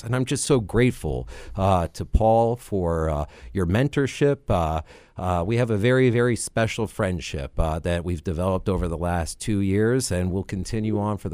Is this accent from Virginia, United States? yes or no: yes; Virginia, United States; I've spent most of my life here in Virginia. I grew up in Northern Virginia.